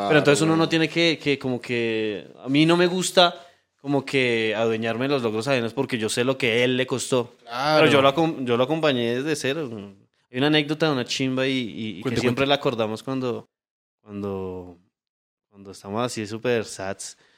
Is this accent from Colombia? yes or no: yes; Colombia; Es la tarima que hay que pisar como rapero colombiano